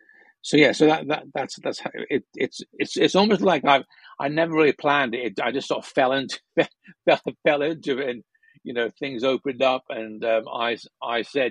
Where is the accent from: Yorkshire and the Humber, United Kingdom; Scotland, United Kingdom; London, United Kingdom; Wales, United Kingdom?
Scotland, United Kingdom; also born or lived in Northern Ireland; I grew up in Scotland and Northern Ireland. My father was a Baptist minister, and so faith had always been a key part of you know, my growing up.